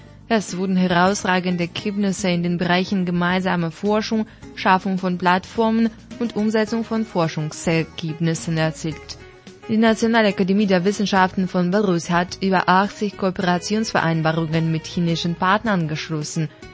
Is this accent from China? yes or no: yes; Weifang, Shandong, China; German is a second language; Ich komme aus der Stadt Weifang in der Provinz Shandong.